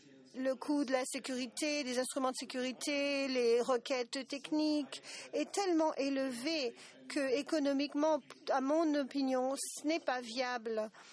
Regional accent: Senegal; Je suis du Sénégal.

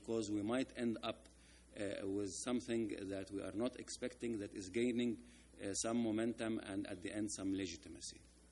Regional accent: Egypt; Thank you very much. … from Egypt.

